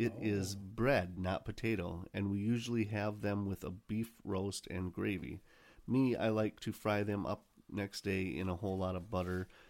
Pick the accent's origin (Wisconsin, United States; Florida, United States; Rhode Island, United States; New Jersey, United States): Wisconsin, United States; Lake Geneva; Now, I am originally from Lake Geneva, right on the Wisconsin and Illinois border, so I enjoy and miss the foods of Chicago